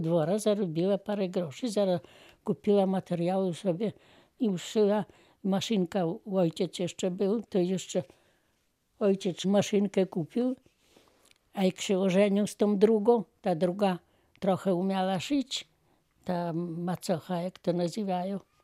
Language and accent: Polish; Zastocze, Podlaskie Voivodeship, Poland; born there; Ja się urodziłam w Zastoczu. Chrzczona w parafii Krypno.